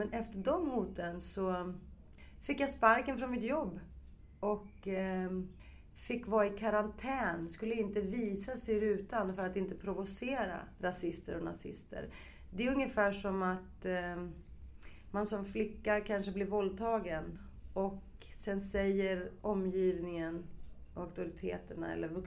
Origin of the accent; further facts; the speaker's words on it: Rinkeby, Stockholm County, Sweden; jag kommer ju från Rinkeby, att sjunga ut som kvinna, det har sitt pris.